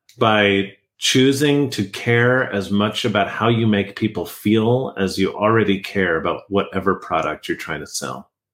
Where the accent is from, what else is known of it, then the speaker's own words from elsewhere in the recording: Westchester, New York, United States; I grew up in the restaurant business. My dad was a lifelong restaurateur. I'm from Westchester, New York.